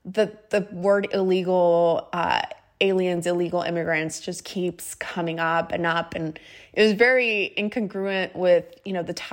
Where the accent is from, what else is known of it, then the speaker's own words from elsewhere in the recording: Georgia, United States; I grew up in Georgia. I always knew that I was undocumented.